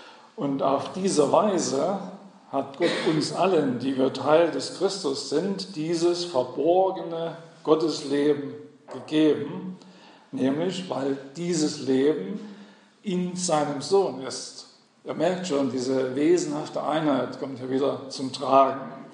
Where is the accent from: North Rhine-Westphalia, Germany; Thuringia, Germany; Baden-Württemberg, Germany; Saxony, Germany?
Saxony, Germany; born there; Falls ich mit der Zeit nachlässig werde, weil ich bin ja geborener Sachse, gell? Die nuscheln gern